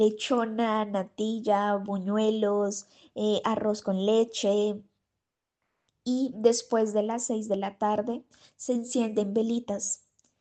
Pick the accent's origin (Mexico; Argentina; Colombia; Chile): Colombia; En mi país, Colombia, la fiesta que más me gusta es el 7 de diciembre